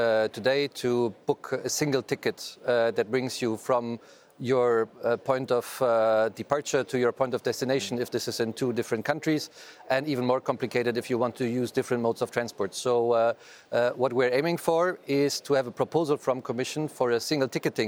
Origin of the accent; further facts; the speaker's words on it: Germany; English is a second language; I'm from Germany, so I can tell you lots of stories about this.